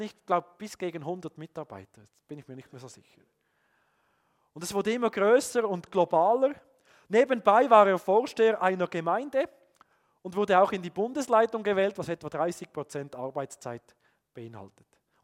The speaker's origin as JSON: {"language": "German", "country": "Switzerland", "said": "Ich glaube, wir haben als Schweizer eine ganz besondere Versuchung."}